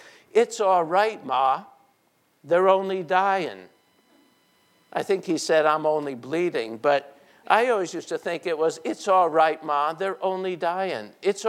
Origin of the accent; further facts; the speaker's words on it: Montclair, New Jersey, United States; who came from my hometown of Montclair, New Jersey